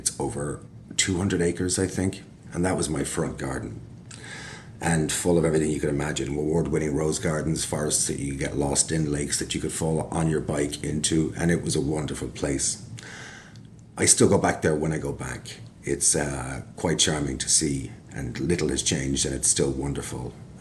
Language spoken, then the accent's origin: English; Dublin, Leinster, Ireland; I grew up in Dublin in the 70s. I was born in the Rotunda Hospital, and my family had shops throughout Dublin, so I lived initially above a store in a bad part of Dublin.